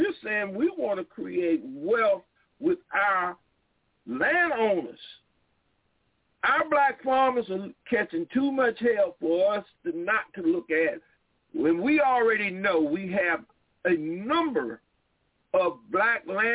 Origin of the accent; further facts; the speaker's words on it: South Carolina, United States; because I hail from South Carolina